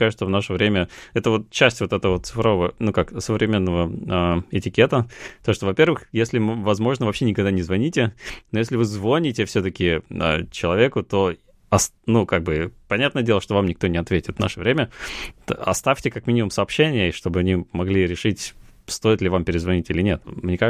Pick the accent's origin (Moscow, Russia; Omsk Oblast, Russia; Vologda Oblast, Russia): Vologda Oblast, Russia; accent: Vologda; Меня просто тут ругали, за что я говорю с вологодским акцентом.